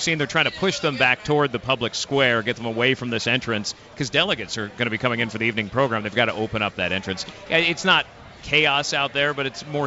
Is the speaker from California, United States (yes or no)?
yes; California, United States; I come from California